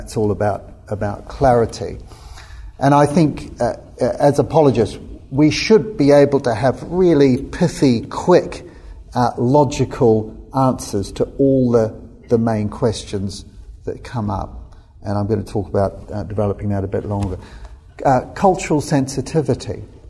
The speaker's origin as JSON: {"language": "English", "country": "New Zealand", "said": "Being a New Zealander and a surgeon, I need to simplify things"}